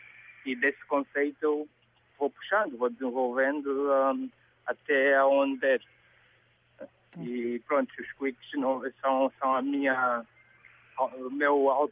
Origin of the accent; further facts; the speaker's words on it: Angola; sendo angolano